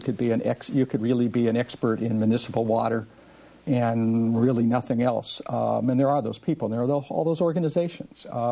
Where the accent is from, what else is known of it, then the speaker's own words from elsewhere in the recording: Montana, United States; You know, I grew up in Montana. I'm from a rural area. I'm not a city person